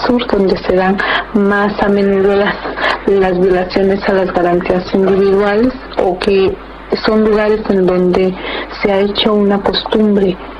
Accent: Oaxaca, Mexico; Vengo de Oaxaca

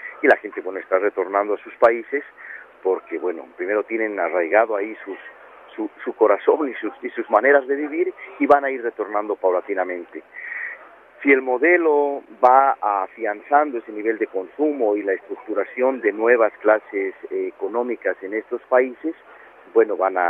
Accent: Bolivia; now in Paraguay; soy ciudadano boliviano y he estado hasta el año pasado viviendo en mi querido país. Y ahora, bueno, me toca cumplir funciones, el que las hago con mucho agrado en Paraguay

